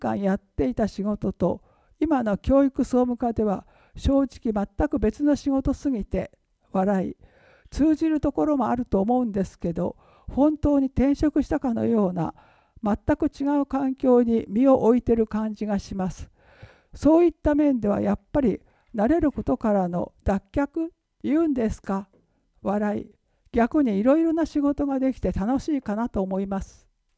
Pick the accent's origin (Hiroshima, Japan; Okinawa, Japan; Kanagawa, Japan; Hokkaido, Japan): Kanagawa, Japan; Oi; 私も大井町で生まれ育って約20年間住んでいた中でいい町だなと思うところが多かった